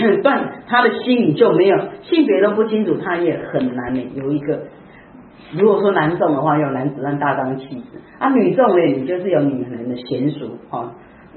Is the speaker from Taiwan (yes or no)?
yes; Taiwan; 我们台湾人在台湾都称他飞机师，代表他没有吃人间烟火，他只有吃水果。